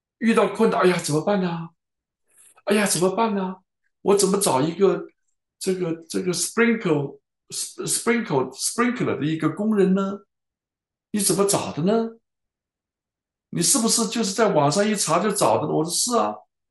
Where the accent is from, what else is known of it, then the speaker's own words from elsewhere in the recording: Baoding, Hebei, China; 我的名字在多少年前，二三十年前就在我的老家河北保定就已经被摆在那里了